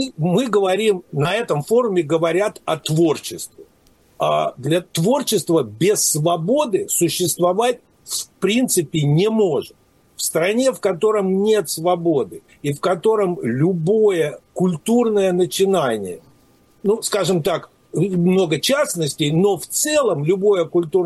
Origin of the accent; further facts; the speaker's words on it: Russia; moved away; Дело в том, что я в свое время уехал из России в 92-м году.